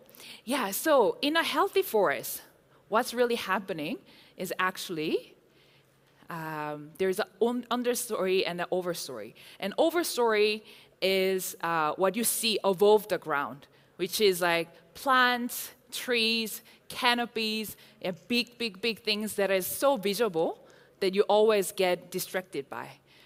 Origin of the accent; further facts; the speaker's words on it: South Korea; English is a second language; I am from Korea, living in different parts of the world.